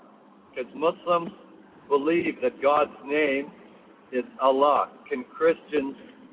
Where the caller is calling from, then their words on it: Canada; I'm calling from Canada.